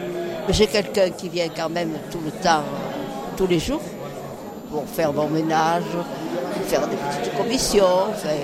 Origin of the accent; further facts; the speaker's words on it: Digne-les-Bains, Provence-Alpes-Côte d'Azur, France; Je suis née à Digne, et je suis dignoise.